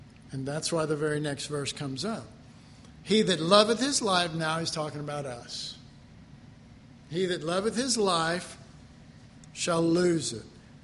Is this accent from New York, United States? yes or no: no; Texas, United States; You know, and I'm sorry, I'm crude, I'm Texan, but I say to my soul, shut up.